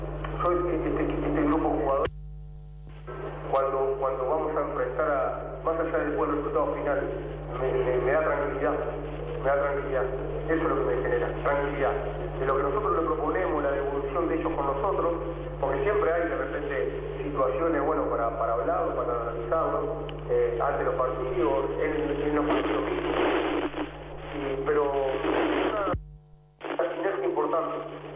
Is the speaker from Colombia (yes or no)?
no; Uruguay; como entrenador, como uruguayo, me gustó verlo en la lista